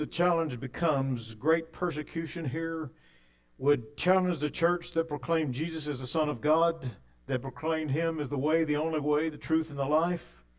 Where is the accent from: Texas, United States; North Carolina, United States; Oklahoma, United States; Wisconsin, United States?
Texas, United States; Of course, I was from Texas. We wanted the Cowboys to win.